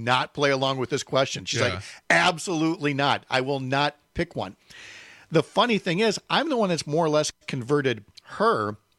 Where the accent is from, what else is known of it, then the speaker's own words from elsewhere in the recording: Minnesota, United States; But I can tell you, growing up in Minnesota, you know, it's one of those where you're either just sitting, you're just dour